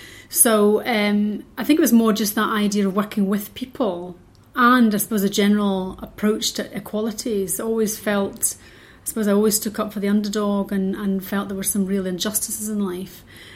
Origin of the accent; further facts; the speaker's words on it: Ayr, Scotland, United Kingdom; now in Glasgow, United Kingdom; So I came back to Scotland, and I'm from Ayr originally, but I moved to Glasgow. And I've lived in Glasgow ever since. So that's end of 91, beginning of 92.